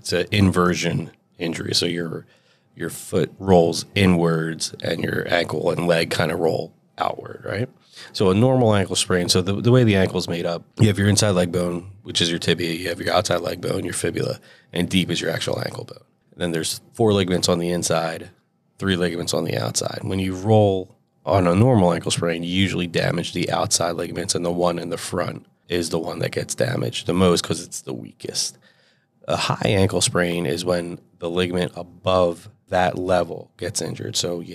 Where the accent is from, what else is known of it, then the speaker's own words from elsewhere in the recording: Pennsylvania, United States; I grew up in Bucks County, so I'm just on the other side of the turnpike here. My parents were fresh off the boat from Trinidad.